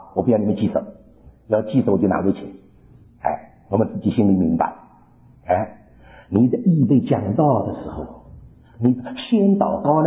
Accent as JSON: {"language": "Chinese", "country": "China", "said": "因为我中国人"}